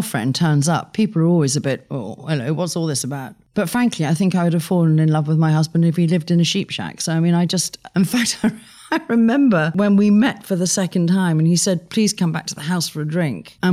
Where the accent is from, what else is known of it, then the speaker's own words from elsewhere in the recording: South West England, United Kingdom; also born or lived in Marlborough; But then I was brought up in Dorset. My family sort of HQ was just over the border in Devon. So I was brought up in Lyme Regis.